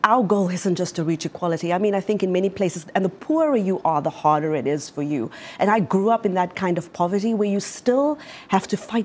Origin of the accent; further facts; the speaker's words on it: South Africa; For instance, I'm from South Africa.